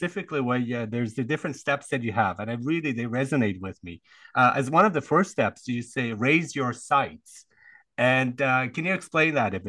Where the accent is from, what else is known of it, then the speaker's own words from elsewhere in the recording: Germany; I grew up in Germany.